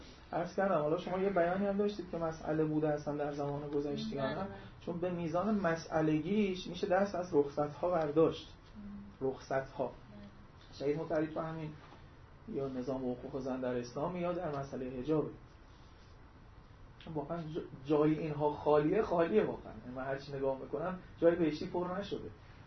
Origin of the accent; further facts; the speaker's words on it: Khuzestan, Iran; من بچه خوزستانم،